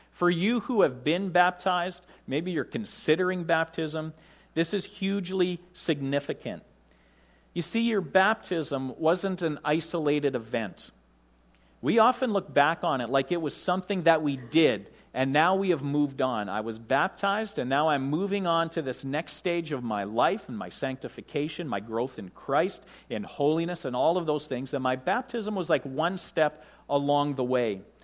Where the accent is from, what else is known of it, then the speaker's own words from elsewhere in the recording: Canada; We come from Canada. And in Canada, we can easily swim in water that's colder than 59 degrees even.